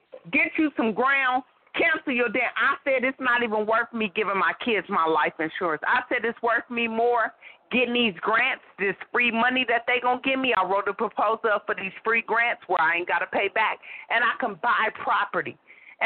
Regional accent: Oakland, California, United States; I'm from Oakland, brother. I'm from Oakland.

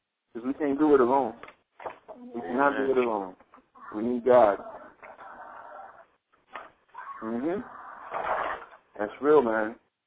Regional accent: Haiti; I'm from Haiti. I know what I saw.

